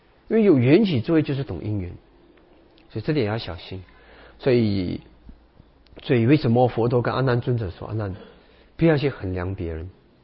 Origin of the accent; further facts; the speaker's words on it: Malacca, Malaysia; 我请了一个缅甸禅师到马六甲，到我们的家乡